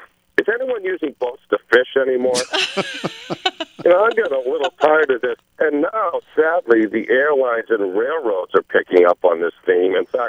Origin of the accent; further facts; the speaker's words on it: New Hampshire, United States; get out of the city, come up here to New Hampshire, and pick your own apples right in my hometown at McLeod Orchards.